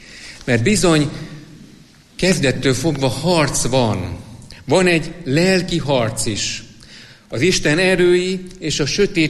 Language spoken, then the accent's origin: Hungarian; Esztergom, Komárom-Esztergom, Hungary; én Esztergomban nőttem fel, úgyhogy amikor gyerek voltam